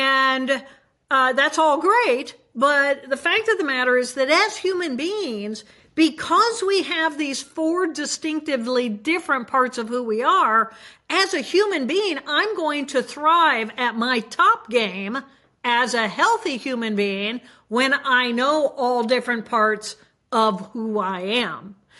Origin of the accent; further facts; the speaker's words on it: Indiana, United States; And I'm from Indiana and that's why I'm focused on basketball, because that's what we do here.